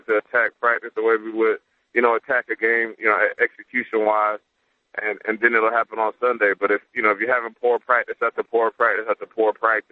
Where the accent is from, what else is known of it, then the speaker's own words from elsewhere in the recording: the South, United States; So, I am from the South, like you said, but, you know, after 5 years being here, you know, I've gotten used to what it is up here